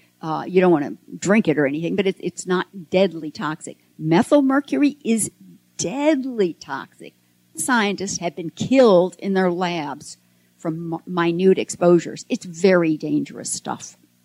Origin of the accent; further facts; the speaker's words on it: Texas, United States; This was down, I think, in Galveston. That's my kind of home territory. I'm from the Gulf Coast.